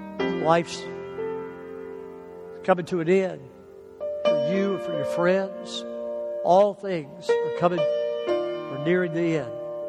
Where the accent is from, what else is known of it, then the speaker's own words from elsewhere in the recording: the South, United States; I don't want to sound stupid because I'm from the South and some of the words I use and my kids pick on me enough.